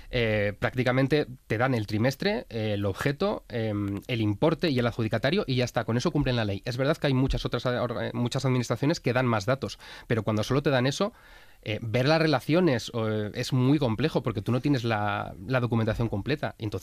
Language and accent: Spanish; Asturias, Spain; Yo soy de Asturias, entonces me interesa mucho lo que está pasando allí